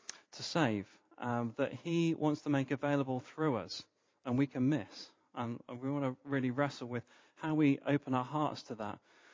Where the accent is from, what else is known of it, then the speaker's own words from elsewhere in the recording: United Kingdom; Because actually it's very un-British. We start thinking, oh, this sounds a little bit like prosperity gospel, and we're a bit uncomfortable with this as British people.